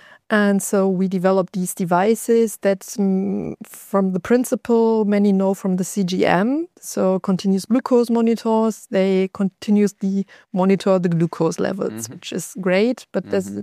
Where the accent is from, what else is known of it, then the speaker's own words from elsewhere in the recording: Osnabrück, Lower Saxony, Germany; So I come from Osnabrück